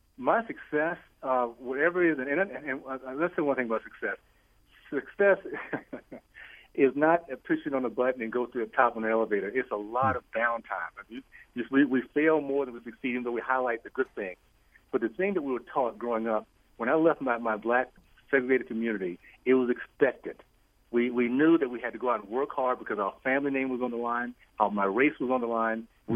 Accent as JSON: {"language": "English", "country": "United States", "said": "I love being American. I'm proud of being an American"}